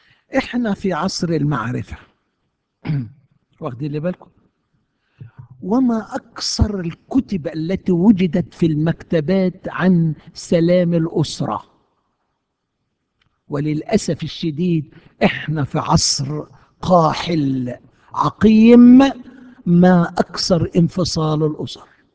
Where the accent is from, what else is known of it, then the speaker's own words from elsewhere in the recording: Egypt; now in United States; احنا في امريكا يا اخي، بيتنا على امريكا. صدقوني احنا جايين من مصر يا حبايبي، شايلين كنيستنا معانا، وشايلين عاداتنا وتقاليدنا جوانا